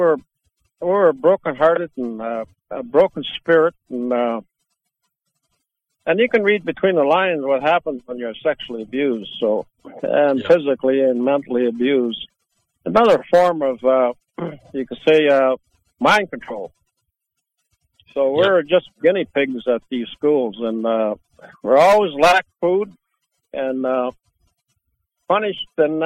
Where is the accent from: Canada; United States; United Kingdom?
Canada; Hazelton, British Columbia; I'm from Gitxsan Nation, St. Hazelton, British Columbia, northern BC, by Smithers and Highway 16.